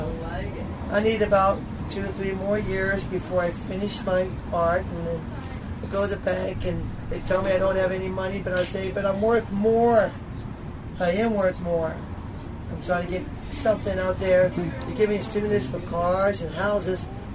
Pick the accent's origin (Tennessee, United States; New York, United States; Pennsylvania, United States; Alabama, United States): Pennsylvania, United States; Meadville; also born or lived in Titusville; I was born in Titusville, so I grew up in Meadville.